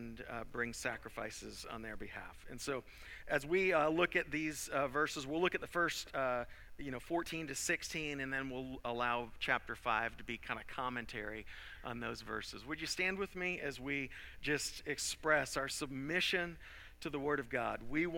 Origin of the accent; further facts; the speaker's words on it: Florida, United States; You know, I grew up in Florida, and you go to the beaches in the Gulf Coast of Florida.